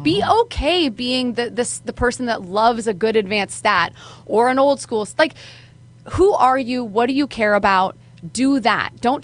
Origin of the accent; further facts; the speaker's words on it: Canada; I'm Canadian, that's okay, the drinking age is 19.